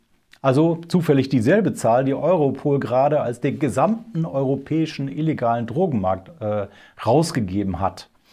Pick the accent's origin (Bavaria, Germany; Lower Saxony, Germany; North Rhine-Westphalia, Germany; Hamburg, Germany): North Rhine-Westphalia, Germany; Remscheid; Ich komme ja selber aus Remscheid